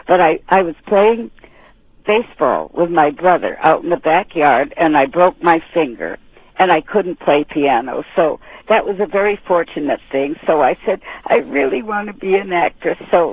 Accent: Massachusetts, United States; And so I came from Massachusetts, and I told my mother and father that I wanted to be an actress when I was 6 years old.

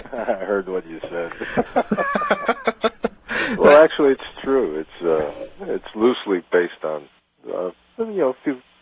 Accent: New York City, New York, United States; I grew up in New York City

